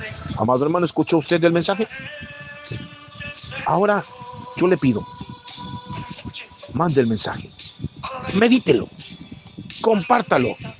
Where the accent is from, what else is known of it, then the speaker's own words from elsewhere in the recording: Mexico; nosotros, al menos como mexicanos, reclamamos a México para Cristo